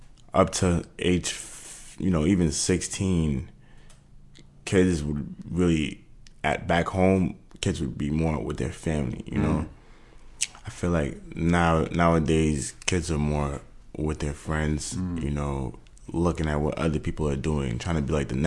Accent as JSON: {"language": "English", "town": "Worcester", "region": "Massachusetts", "country": "United States", "tie": "born or raised there", "also_born_or_lived": "Cameroon", "second_language": "English", "said": "I'm 19 now. I grew up in Worcester, Massachusetts. You know, I wasn't born out here though. I was born in Cameroon. Being young when I moved to America was really like, you know, it made me fresh."}